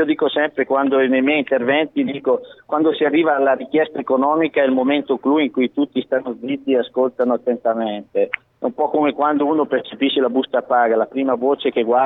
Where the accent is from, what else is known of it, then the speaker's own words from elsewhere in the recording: Bergamo, Lombardy, Italy; io sono un bergamasco, ma sono di provincia perché abito in un paese a 600-560 metri di altezza